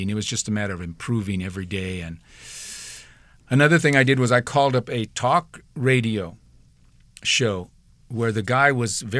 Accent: Midwest, United States; And I grew up in the Midwest. There was nothing.

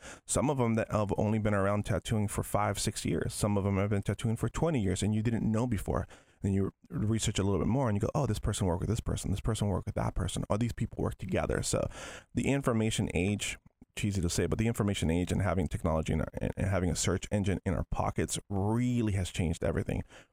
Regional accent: Venezuela; I grew up on American animation, you know, being from Venezuela. You see like the original Disney shorts and those were being played, and it that was my childhood.

